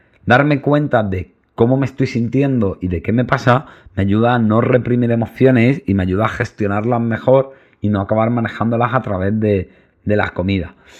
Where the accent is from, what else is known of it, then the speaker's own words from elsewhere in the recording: Granada, Andalusia, Spain; que soy muy de Granada